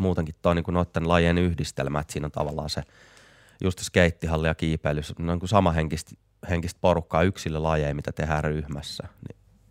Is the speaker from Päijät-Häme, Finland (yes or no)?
yes; Lahti, Päijät-Häme, Finland; ja mä oon syntyperäinen lahtelainen.